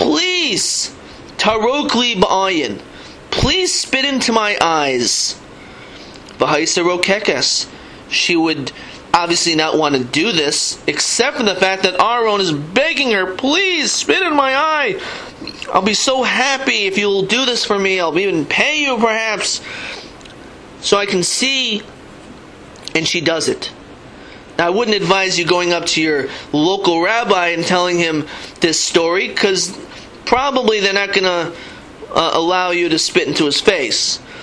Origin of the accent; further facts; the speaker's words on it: New London, Connecticut, United States; As a child growing up in New London, Connecticut, I saw much more avas chinam than sinas chinam.